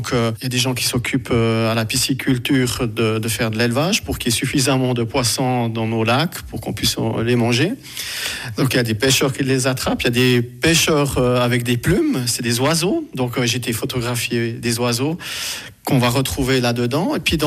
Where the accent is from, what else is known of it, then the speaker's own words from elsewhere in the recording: Bern, Switzerland; j'habite ici et j'aime mon coin de pays, qui était au départ le Jura bernois avec le vallon de Saint-Imier.